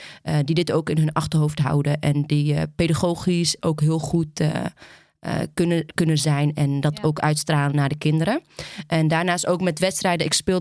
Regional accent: Houten, Utrecht, Netherlands; ik kom dan uit Houten.

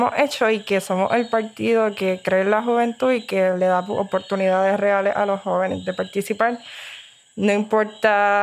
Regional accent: Barceloneta, Puerto Rico; Soy natural de Barceloneta, Puerto Rico.

